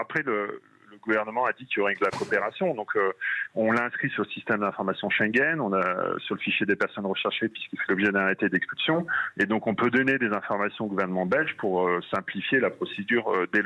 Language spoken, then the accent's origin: French; Hauts-de-France, France; mais je suis aussi originaire du Nord